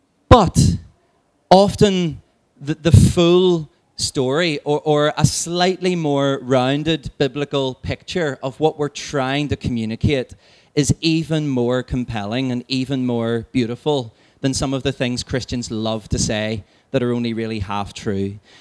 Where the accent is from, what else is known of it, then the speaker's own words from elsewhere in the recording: Belfast, Northern Ireland, United Kingdom; And I'm from East Belfast.